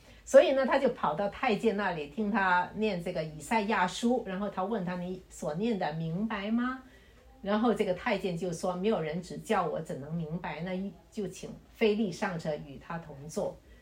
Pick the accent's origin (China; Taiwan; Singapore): China; Guangzhou, Guangdong; now in Fresno, United States; 我是95年来的。95年我来到这里，我是从广州来的，一来到佛山广州那么繁华的珠江三角洲，居然来到我们 Fresno 这个农村。